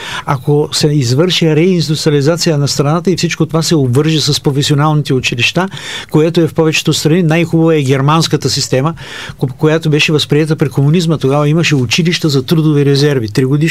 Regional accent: Gabrovo, Gabrovo Province, Bulgaria; born there; Аз, нали, съм роден в Габрово.

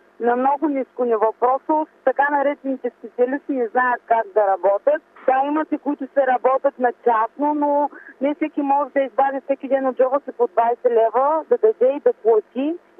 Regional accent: Sliven, Sliven Province, Bulgaria; Тук ние сме няколко майки, които сме от Сливен и се кореспондираме.

